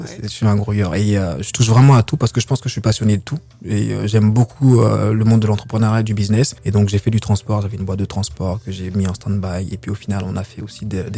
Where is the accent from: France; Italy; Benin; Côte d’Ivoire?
Côte d’Ivoire; Gagnoa, Gôh-Djiboua; born there; Moi, je suis né à Gagnoa.